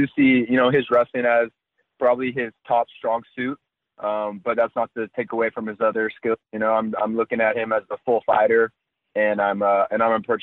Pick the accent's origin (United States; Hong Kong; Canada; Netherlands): United States; Half Moon Bay, California; But again, that's mostly back in my hometown in Half Moon Bay.